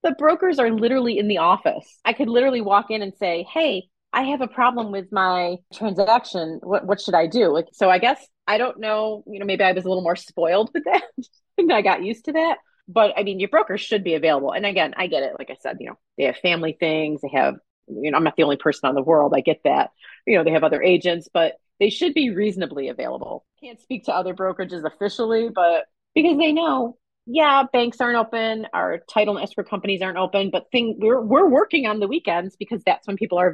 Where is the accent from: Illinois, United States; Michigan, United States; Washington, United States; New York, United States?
New York, United States; Like if I knew somebody in another state, say my hometown, New York, say it was like, oh, you know, we're with XYZ team.